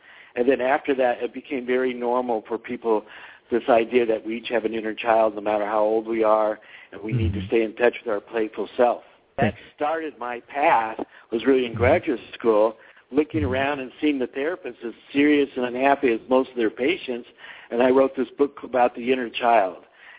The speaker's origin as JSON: {"language": "English", "town": "Denver", "region": "Colorado", "country": "United States", "said": "Well, I had a normal childhood. I come from Denver, Colorado. My parents were, you know, just normally college-educated people."}